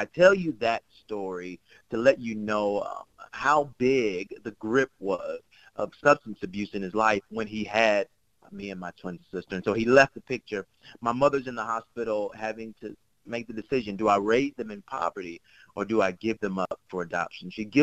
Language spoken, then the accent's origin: English; Atlanta, Georgia, United States; He had a barbershop down on Auburn Avenue. I grew up on Auburn, birthplace of kind of civil rights in Atlanta.